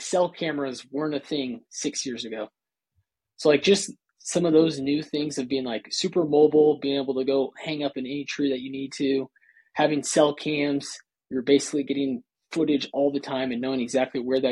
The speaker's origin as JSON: {"language": "English", "region": "Iowa", "country": "United States", "tie": "born or raised there", "said": "So I just, obviously most people know by now I grew up in Iowa, and my parents have 6 acres, 7 acres of timber."}